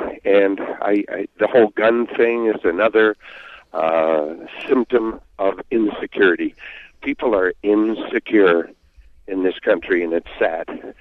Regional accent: Canada; moved away as an adult; now in United States; I'm 73 years old, and I have seen, since I immigrated from Canada 40 years ago, we're just going downhill so fast.

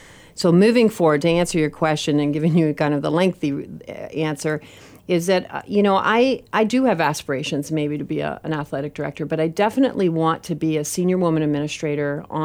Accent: Canada; moved away as an adult; now in United States; When I started college, I came from Canada, went to the United States, didn't know really what I wanted to do.

